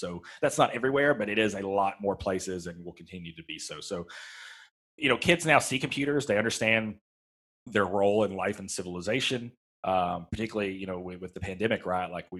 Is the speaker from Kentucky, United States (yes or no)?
yes; Kentucky, United States; Like I'm a kid from West Kentucky